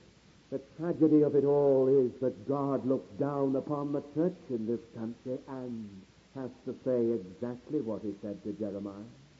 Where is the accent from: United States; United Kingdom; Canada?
United Kingdom; but my American friends will forgive me for saying I'm as British as ever. And this is my home, and this is the country I love.